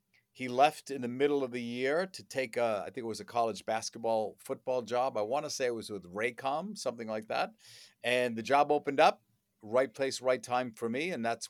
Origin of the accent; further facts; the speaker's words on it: Boston, Massachusetts, United States; I grew up in Boston in the days of the big bad Bruins